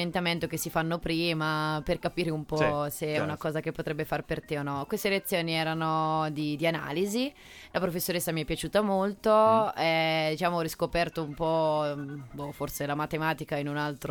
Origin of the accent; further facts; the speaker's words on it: Senigallia, Marche, Italy; Allora, io sono marchigiana, sono di Senigallia, in provincia di Ancona.